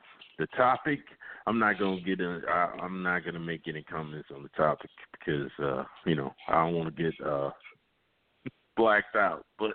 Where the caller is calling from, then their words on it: Griffin, Georgia, United States; Hey, Frank, I'm calling from Griffin, Georgia.